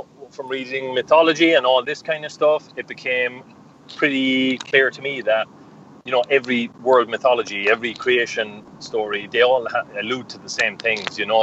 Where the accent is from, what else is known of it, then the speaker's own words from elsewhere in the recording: Cork, Munster, Ireland; the area I grew up in Cork, part of the inner city in Cork